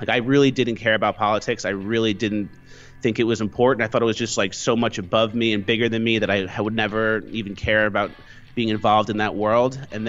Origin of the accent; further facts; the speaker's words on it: New York, United States; When I saw, because I'm from New York, so I did follow Hillary Clinton for a while